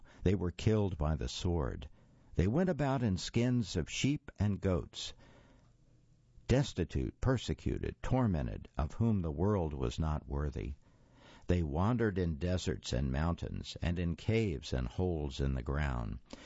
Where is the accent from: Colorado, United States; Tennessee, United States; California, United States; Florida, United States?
Florida, United States; Tarpon Springs; I grew up near Tarpon Springs, Florida.